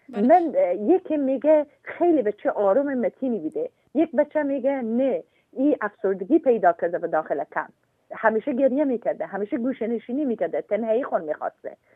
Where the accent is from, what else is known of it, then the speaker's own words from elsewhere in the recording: Herat, Afghanistan; moved away; من از افغانستان از هرات آمدم.